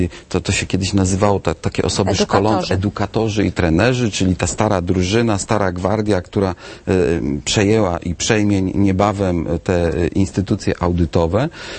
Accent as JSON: {"language": "Polish", "region": "Opole Voivodeship", "country": "Poland", "said": "Pochodzę z województwa opolskiego"}